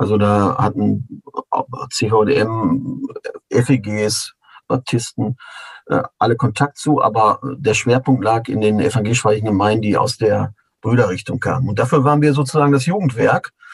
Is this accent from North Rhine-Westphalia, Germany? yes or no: yes; North Rhine-Westphalia, Germany; ich komme ja aus dem Ruhrpott